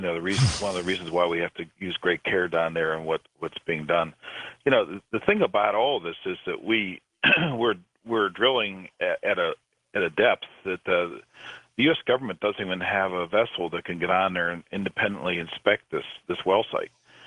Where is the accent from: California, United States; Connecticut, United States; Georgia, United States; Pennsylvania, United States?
Pennsylvania, United States; it started in my home state of Pennsylvania many, many years ago with Drake's Well.